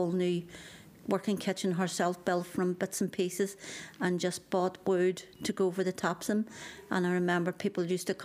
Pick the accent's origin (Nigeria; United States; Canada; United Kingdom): United Kingdom; Belfast, Northern Ireland; I was born in March 1962 and I grew up in Highfield, which is an area in West Belfast.